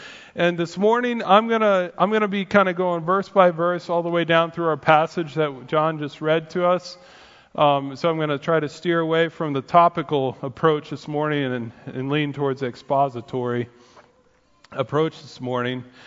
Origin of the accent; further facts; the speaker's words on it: Ohio, United States; Okay, so I'm from Ohio, and that was a disappointment for me.